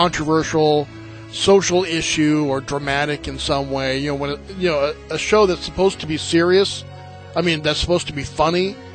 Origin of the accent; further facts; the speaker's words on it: New England, United States; I'm from New England. I'm pronouncing it correctly. It's Connecticut.